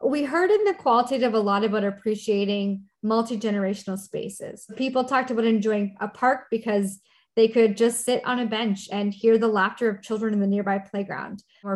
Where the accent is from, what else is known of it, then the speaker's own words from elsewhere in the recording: Canada; I'm Canadian, so a Tim Hortons or a McDonald's is relatively wide pathways